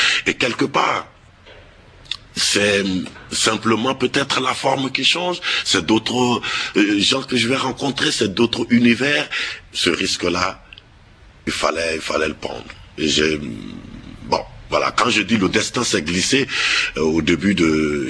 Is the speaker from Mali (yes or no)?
yes; Mali; Avant, j'étais au Mali. J'étais dans mon pays. Je suis malien, j'étais au Mali